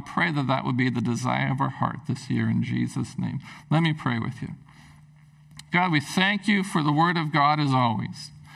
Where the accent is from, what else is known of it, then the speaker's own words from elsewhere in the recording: Prince Rupert, British Columbia, Canada; When I was a teenager, growing up in Prince Rupert, we would come